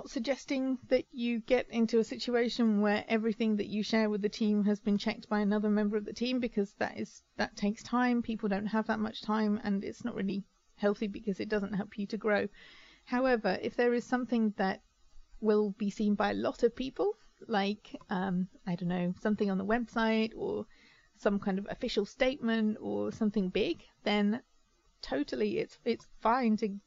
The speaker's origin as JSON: {"language": "English", "region": "England", "country": "United Kingdom", "said": "I'm English. I live in the UK. I know nothing about German banks."}